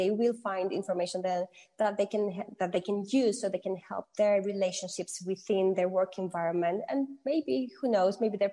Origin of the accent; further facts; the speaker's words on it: Greece; I am half Greek, half Filipina, but I was born and raised in Greece.